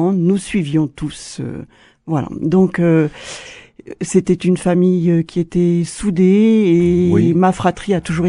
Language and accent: French; New Caledonia; also born or lived in Africa; mon père était provençal, ma maman était saintongeaise. Je suis née en Nouvelle-Calédonie et j'ai passé les 10 premières années de ma vie entre la Nouvelle-Calédonie et l'Afrique.